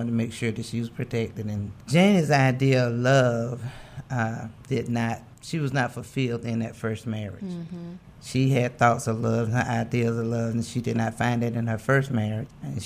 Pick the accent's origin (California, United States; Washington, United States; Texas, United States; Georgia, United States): Georgia, United States; Sylvester; I want to thank Dr. Harper for inviting us to the show. I'm originally from Sylvester, Georgia, but now I've lived up here for the past 7 years.